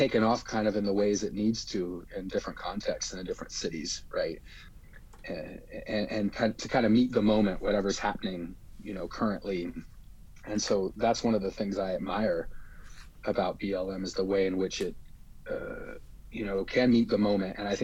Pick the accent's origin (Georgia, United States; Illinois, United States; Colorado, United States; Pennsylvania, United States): Colorado, United States; Denver; you know, I grew up in Denver, so it's not like I don't know